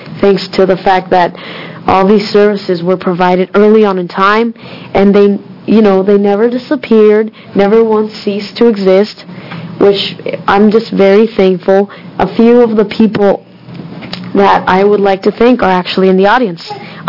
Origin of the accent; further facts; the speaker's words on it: Mexico; English is a second language; I'm bilingual. I'm English and Spanish, and my parents we came from Mexico